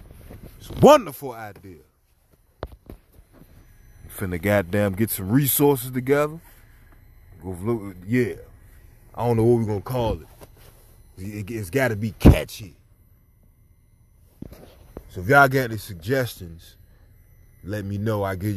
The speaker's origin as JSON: {"language": "English", "town": "Newport News", "region": "Virginia", "country": "United States", "said": "I'm a dirty ghetto kid. I'm from Newport News, downtown, pretty every nigga in the hood."}